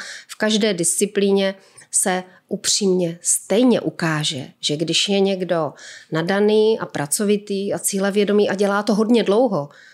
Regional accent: Ostrava, Moravian-Silesian Region, Czechia; my jsme oba z Ostravy, normálně si tykáme, známe se leta

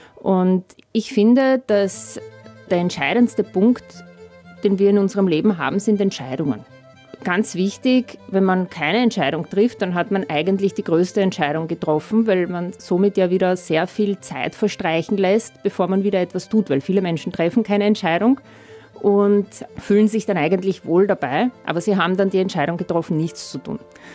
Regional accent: Austria; German is a second language; also born or lived in Russia; Ich bin in Russland geboren. Ich bin mit meinen Großeltern nach Österreich gezogen, ohne Deutschkenntnisse, bin dann direkt in die zweite Klasse Volksschule eingestiegen. Und das war natürlich für mich als damals Siebenjährige ein Riesenschritt

